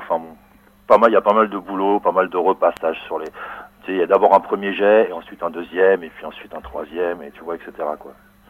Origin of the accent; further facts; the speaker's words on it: Paris, Île-de-France, France; now in Montreuil, France; Je viens de Paris, maintenant j'habite à Montreuil